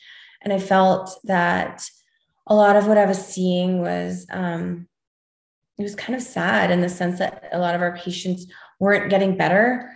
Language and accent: English; Canada; I'm originally from Canada